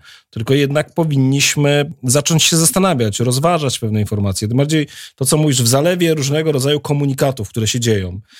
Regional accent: Świdnica, Lower Silesian Voivodeship, Poland; z mojego rodzinnego miasta, ze Świdnicy. Z Kielc też, bo stamtąd jest moja teściowa, więc właściwie jestem połączony z tymi miastami

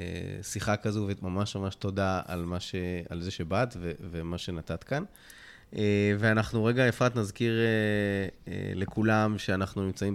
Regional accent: Hatzerim, Southern District, Israel; אני במקור מקיבוץ חצרים

